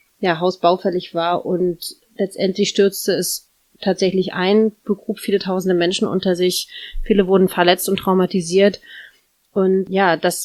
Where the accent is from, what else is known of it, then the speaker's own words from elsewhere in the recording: Hoyerswerda, Saxony, Germany; born there; moved away as an adult; now in Rostock, Germany; Ich bin nicht ursprünglich hier aus Rostock. Ich bin eigentlich aus Sachsen. Hoyerswerda, falls jemand das kennt. Da bin ich geboren und ich bin dann 2015 nach Rostock gezogen.